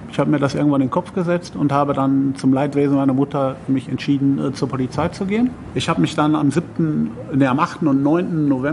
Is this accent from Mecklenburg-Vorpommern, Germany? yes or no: no; Cologne, North Rhine-Westphalia, Germany; man hat ja als Kölner mindestens 5 Flaschen Bier dabei.